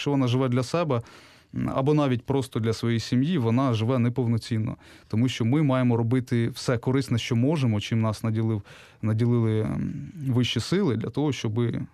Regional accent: Kryvyi Rih, Dnipropetrovsk Oblast, Ukraine; я сам з Кривого Рогу

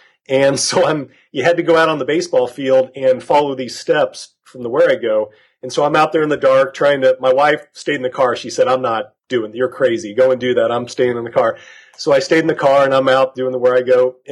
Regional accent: Kansas, United States; I grew up in Kansas in generally the same town

